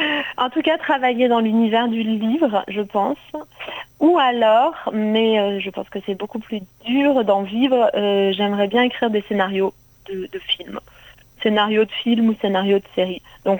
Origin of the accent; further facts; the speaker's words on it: Grenoble, Auvergne-Rhône-Alpes, France; now in Paris, France; je suis montée à Paris, parce que je viens de Grenoble.